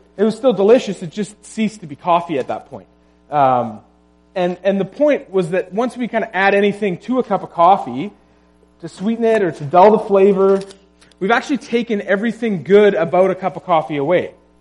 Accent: Prince George, British Columbia, Canada; in my hometown in Prince George.

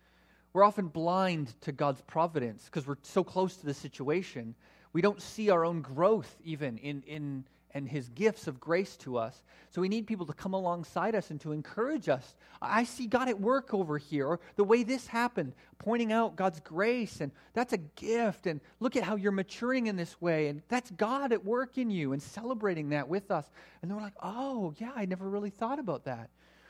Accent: Canada; So integration of our theology and practice is one of the biggest challenges for us as Canadian Christians.

